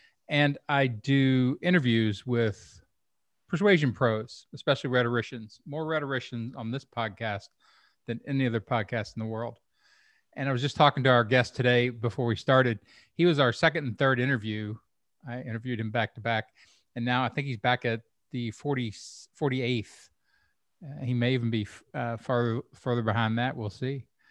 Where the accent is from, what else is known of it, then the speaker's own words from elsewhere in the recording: United States; I'm American rhetorician, retired professor, also was late night comedy writer in Hollywood